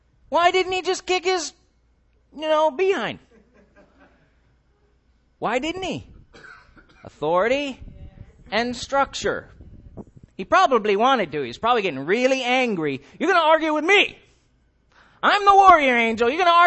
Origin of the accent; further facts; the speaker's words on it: United States; I'm my own man. I'm an American.